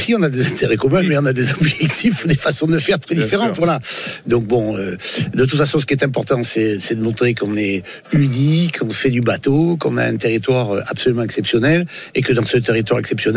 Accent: Provence-Alpes-Côte d'Azur, France; on n'est pas les Pacaïens, nous. Hein, on est des Provençaux, des Alpins, des Azuréens. Donc nous, on est des Sudistes

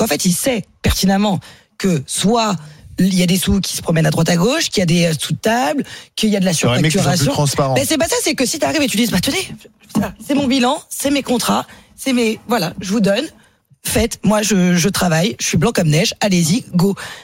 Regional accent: Côte d’Ivoire; comme on dit chez moi en Côte d'Ivoire.

